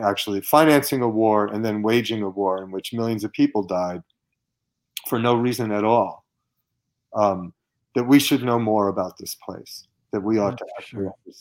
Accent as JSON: {"language": "English", "country": "United States", "said": "I may not think of myself as an American, but in the end, I am an American."}